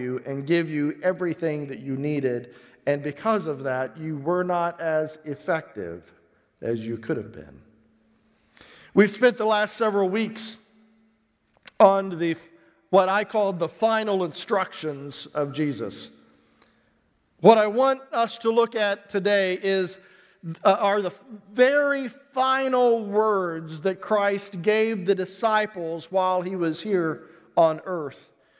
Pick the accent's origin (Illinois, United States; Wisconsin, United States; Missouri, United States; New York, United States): Missouri, United States; I'm a hillbilly from Missouri.